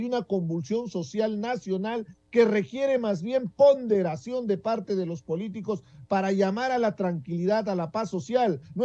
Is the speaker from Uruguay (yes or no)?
no; Andahuaylas, Apurímac, Peru; Porque en la sierra, en mi tierra, en Andahuaylas, dormimos temprano, porque salimos a trabajar a las 4 de la mañana.